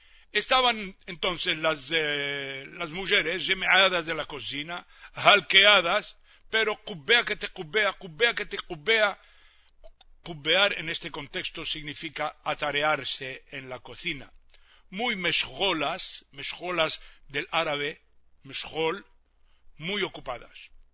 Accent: Tangier, Tanger-Tetouan-Al Hoceima, Morocco; moved away; Yo salí de Tánger en 1968. 25 años más tarde, volví por primera vez.

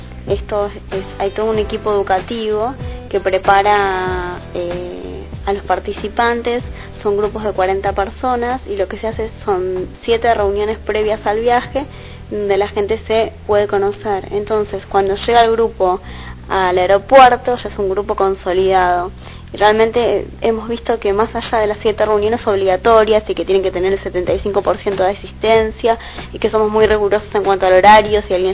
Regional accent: Buenos Aires, Argentina; yo vengo de Buenos Aires, Argentina.

